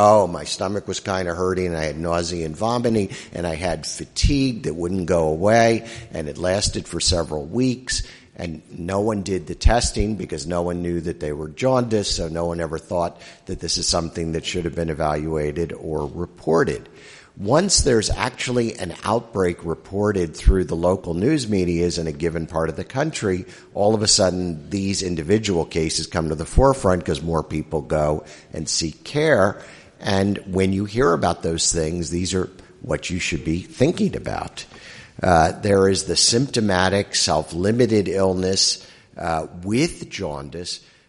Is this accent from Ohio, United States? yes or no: yes; Ohio, United States; I come from Ohio